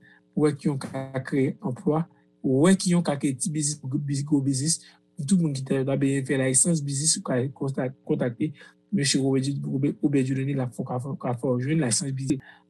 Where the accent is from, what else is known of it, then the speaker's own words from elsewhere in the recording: Haiti; en tant qu'Haïtien